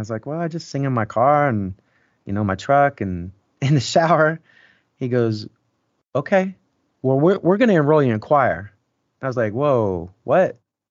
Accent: Midwest, United States; accent: country accent; I grew up in the Midwest, in the lower Midwest, so like close to the Oklahoma border. And so in the Oklahoma border, I'm going to do it right now. You can kind of hear this is how we talk.

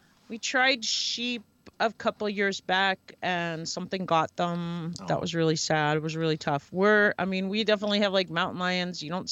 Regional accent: New York, United States; And I lived in New Brunswick and in Parsippany, so a little north. I grew up on Long Island, actually.

